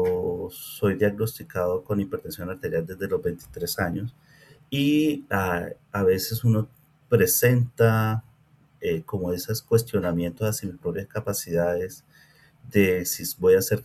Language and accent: Spanish; Colombia; Yo soy colombiano.